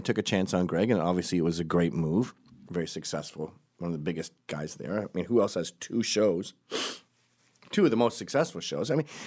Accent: Scotland, United Kingdom; I'm Scottish.

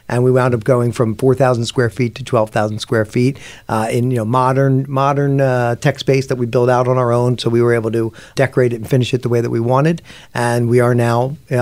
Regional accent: Plymouth Meeting, Pennsylvania, United States; Sure. I grew up in Plymouth Meeting.

